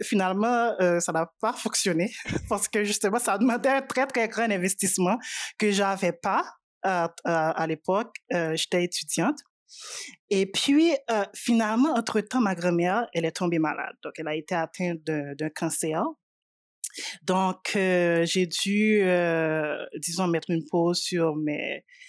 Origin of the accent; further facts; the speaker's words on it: Haiti; moved away as an adult; now in Quebec, Canada; Moi, j'ai grandi en Haïti. Donc, jusqu'à mes 19 ans, avant de venir ici au Québec.